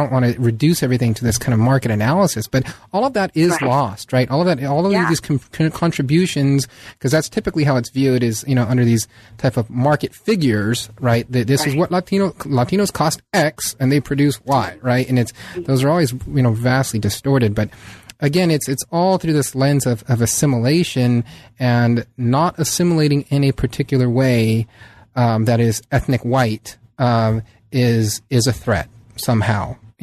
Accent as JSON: {"language": "English", "town": "San Diego", "region": "California", "country": "United States", "tie": "born or raised there", "said": "I mean, I grew up in San Diego, and there's a very small Little Italy there"}